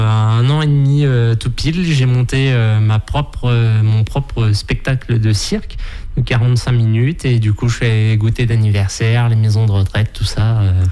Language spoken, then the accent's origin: French; Nantes, Pays de la Loire, France; Je viens de la région nantaise, du coup, autour de Nantes.